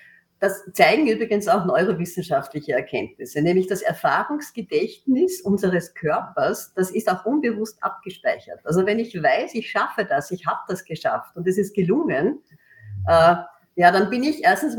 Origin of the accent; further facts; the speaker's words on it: Austria; Ja, also in meiner Jugend, ob das jetzt bei uns in Österreich die Besetzung der Heimburger Au war oder die Verhinderung von Zwentendorf